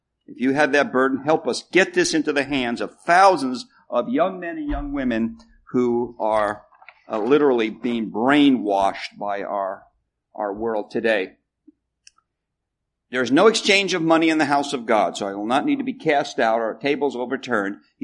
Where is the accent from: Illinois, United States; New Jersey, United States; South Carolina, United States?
New Jersey, United States; can speak pure New Jerseyan and no silly person will come up to me after and say, well, where are you really from? I can just be myself.